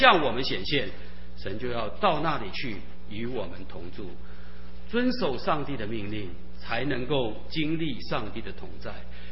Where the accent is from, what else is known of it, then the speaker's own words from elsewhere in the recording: China; 我们中国人讲这个自古文人什么相亲啊